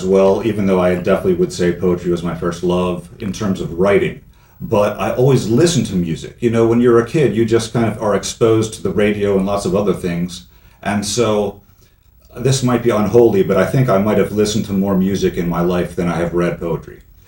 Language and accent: English; Virginia Beach, Virginia, United States; So where I grew up in Virginia Beach was kind of across the street from an old horse farm.